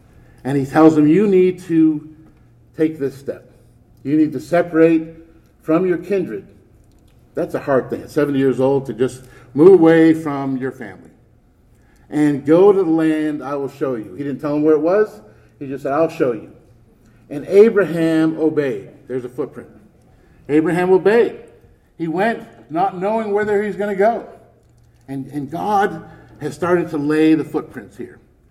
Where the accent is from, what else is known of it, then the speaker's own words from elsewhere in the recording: New Hampshire, United States; But I grew up in New Hampshire, and in the wintertime, down here everybody looks forward to the wintertime.